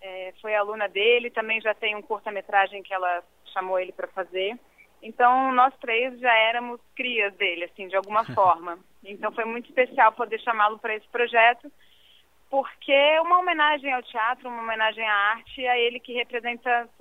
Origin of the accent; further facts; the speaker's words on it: Bebedouro, São Paulo, Brazil; Eu já fui aluna da USP, sou de Bebedouro, né? Que é pertinho de Ribeirão também.